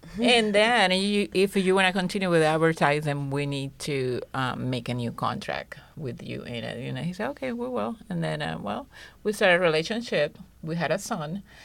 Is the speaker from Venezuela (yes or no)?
yes; Venezuela; I was in my country, Venezuela, my home country, Venezuela